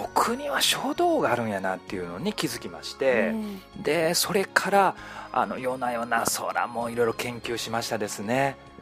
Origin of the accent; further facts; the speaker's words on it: Takaishi, Osaka, Japan; 私高石市というところで、はい、生まれ育ったんですけども、